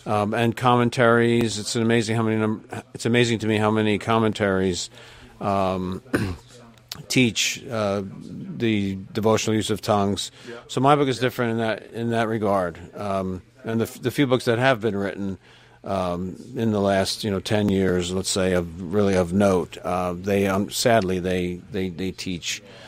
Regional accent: New Jersey, United States; Okay, well … I'm from New Jersey.

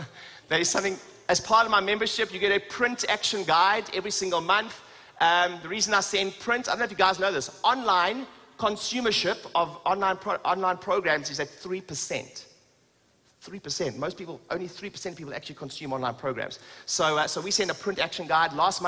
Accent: South Africa; now in London, United Kingdom; So originally from South Africa, I qualified in South Africa.

